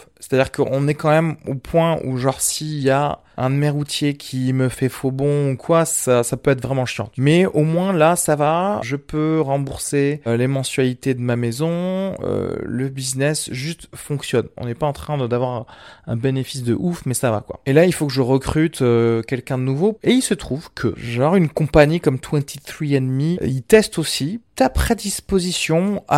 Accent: Algeria; born there; je suis méditerranéen vu que je suis né en Algérie

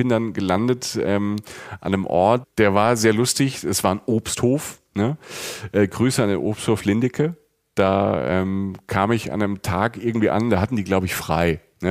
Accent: Rhineland-Palatinate, Germany; Ich weiß ja, ich komme aus der Pfalz, da gab es auch lang schlechten Wein.

